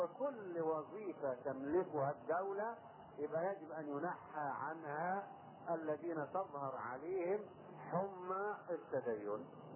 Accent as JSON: {"language": "Arabic", "country": "Egypt", "said": "يعني هات أي شعب من الشعوب عندنا في مصر أو في أي بلد ثاني"}